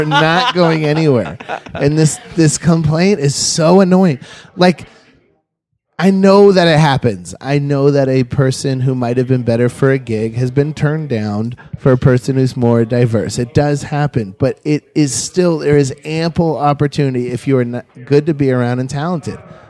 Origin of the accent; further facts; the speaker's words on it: Southeast, United States; I'm from the Southeast.